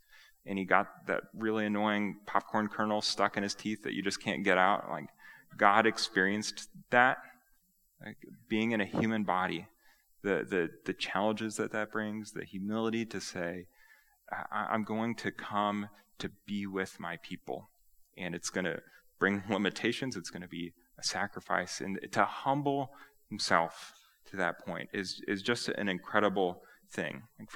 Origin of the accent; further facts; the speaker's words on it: United States; You know, I'm an American.